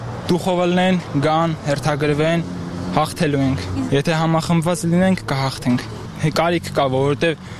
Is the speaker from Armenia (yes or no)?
no; Nagorno-Karabakh, Azerbaijan; Ես Ղարաբաղցի եմ